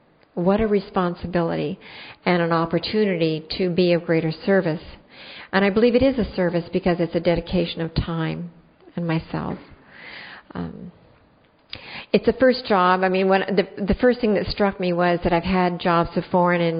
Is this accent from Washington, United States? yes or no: yes; Washington, United States